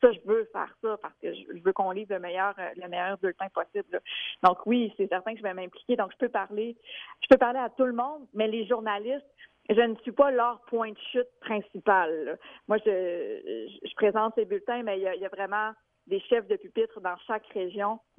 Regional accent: Port-Cartier, Quebec, Canada; je suis une fille de région. Je viens de la Côte-Nord. Mon père est encore sur la Côte-Nord. Mes amis, j'ai grandi à Port-Cartier.

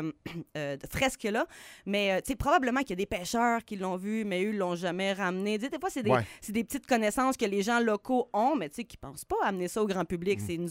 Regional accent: Sherbrooke, Quebec, Canada; also born or lived in Montreal / Laval; Je viens de Sherbrooke, mais tu sais, je suis née sur l'île de Montréal. Mes parents vivaient à Laval. Après ça, offre de job. Mon père est venu travailler à Beauport, ici, juste à côté. Okay. Puis après ça, on est retourné en Estrie.

